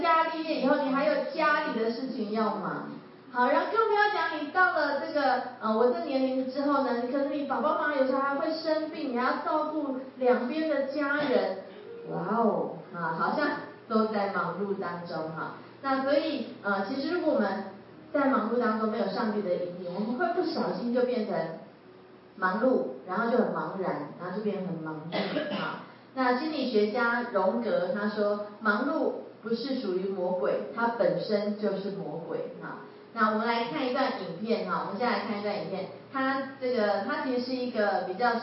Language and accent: Chinese; Taiwan; 我们台湾人哈真的是非常这个勤奋的一个民族性哈